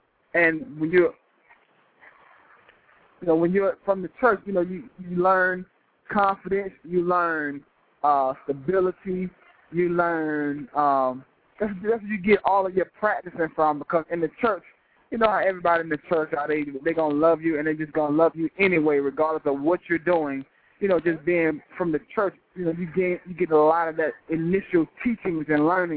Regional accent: Atlanta, Georgia, United States; We're all from Atlanta, Georgia.

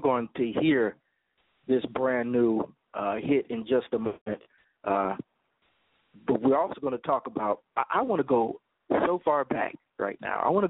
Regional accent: Chicago, Illinois, United States; Even though I'm from Chicago. Yeah, I'm from Chicago, but I love the Texans.

